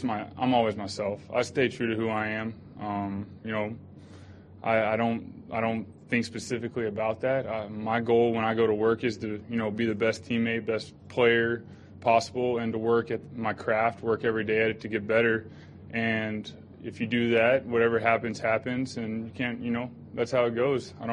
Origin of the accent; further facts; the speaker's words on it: Texas, United States; I am from Texas